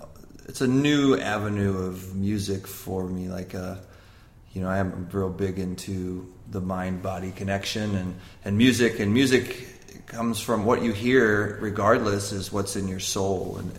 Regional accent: Fenton, Missouri, United States; also born or lived in Chesterfield; Yeah, I grew up in Fenton / High Ridge. So I'm from good old Jefferson County out there.

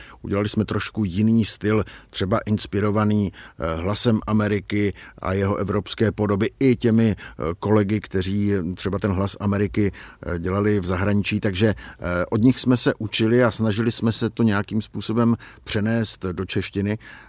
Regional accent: Moravia, Czechia; jednak u nás na Moravě je to zvykem

